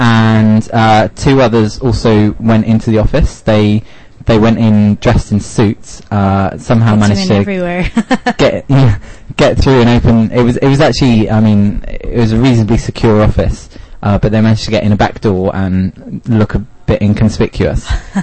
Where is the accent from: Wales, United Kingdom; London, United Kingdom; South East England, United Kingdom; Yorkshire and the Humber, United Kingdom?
South East England, United Kingdom; Oxford; I'm from Oxford.